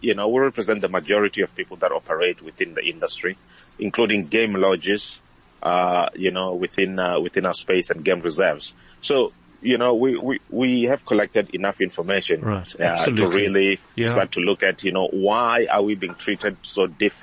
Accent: Limpopo, South Africa; You know, I live in Gauteng, but I'm from Limpopo.

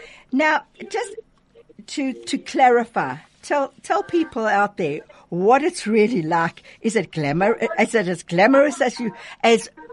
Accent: South Africa; So I walk in and I go, I'm from South Africa. This is a delicacy in the townships.

